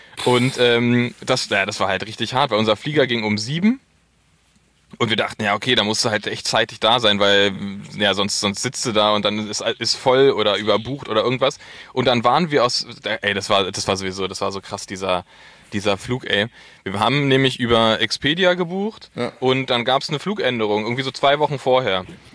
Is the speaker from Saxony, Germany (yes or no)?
no; Berlin, Germany; Ich bin ja als Berliner, bin ich ja, dachte ich, Kummer gewöhnt so.